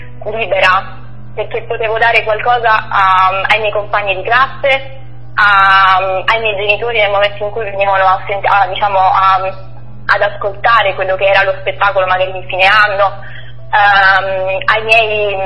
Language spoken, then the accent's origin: Italian; San Michele Salentino, Apulia, Italy; Io sono pugliese, vengo da un paesino molto piccolo della provincia di Brindisi.